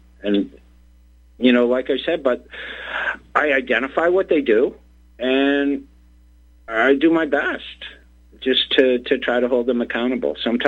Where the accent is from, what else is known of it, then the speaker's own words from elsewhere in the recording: Boston, Massachusetts, United States; Why? Because I'm from Boston. And it's just the way we were brought up around here. You don't take it.